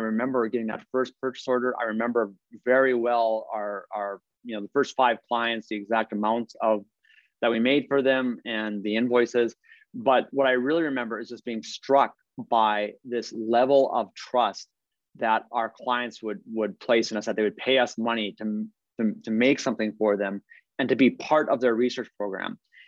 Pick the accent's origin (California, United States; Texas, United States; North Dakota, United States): North Dakota, United States; I'm from North Dakota originally